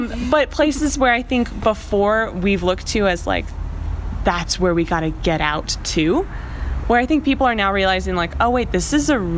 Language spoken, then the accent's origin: English; Albuquerque, New Mexico, United States; Well, it's my hometown. It's the only place, actually, it's the only home I've ever known. I've born and raised here. And actually, Knob Hill specifically, I've never actually even lived anywhere other than Knob Hill